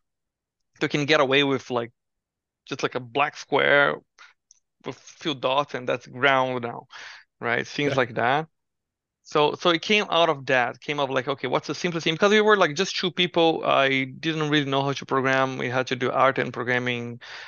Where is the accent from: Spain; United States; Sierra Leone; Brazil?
Brazil; English is a second language; moved away as an adult; now in Vancouver, Canada; so I'm from Brazil, right, originally. Now I live in Vancouver, but back in Brazil